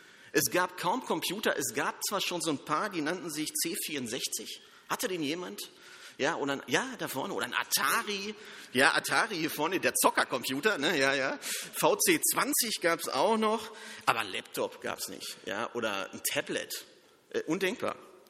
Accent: North Rhine-Westphalia, Germany; Jugendarbeitslosigkeit im Ruhrpott, wo ich herkomme.

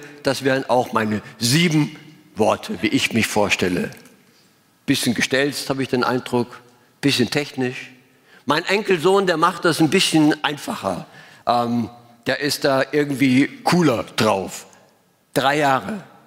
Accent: Graz, Styria, Austria; born there; geboren in Graz, Österreich.

